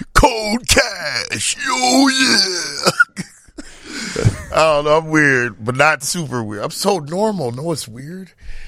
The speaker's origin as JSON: {"language": "English", "region": "Midwest", "country": "United States", "tie": "born or raised there", "said": "growing up in the Midwest is different than growing up in New York or California"}